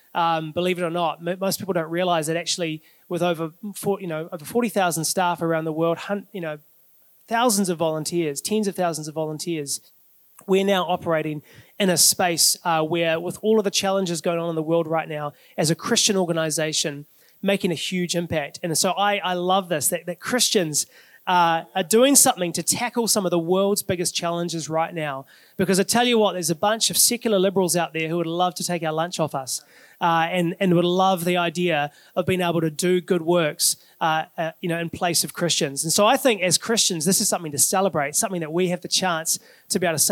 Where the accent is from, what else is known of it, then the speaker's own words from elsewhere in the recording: Auckland, New Zealand; I'm from Auckland, but don't hold it against me. Most of my family are from Hamilton. So this is sort of like, this is home for me, even though I was raised in Auckland. I'm a Chiefs supporter.